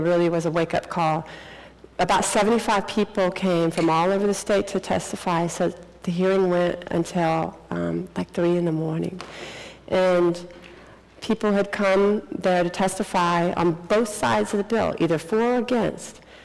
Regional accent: Texas, United States; I'm a DO from Texas

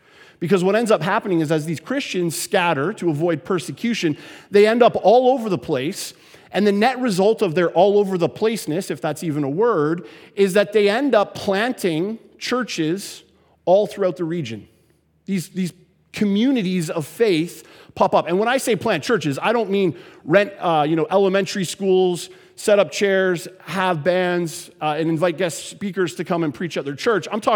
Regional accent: Canada; I'm from Canada, so I can come down here and make fun of Americans because then I get to go back to Canada.

